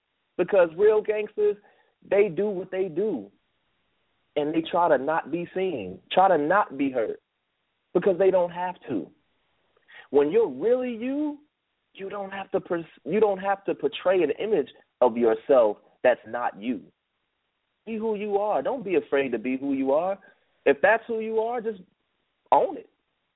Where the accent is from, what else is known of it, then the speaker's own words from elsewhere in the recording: New Jersey, United States; Now, I grew up in New Jersey. I'm from the straight-up hood, but I don't act like it because I don't need to portray that image.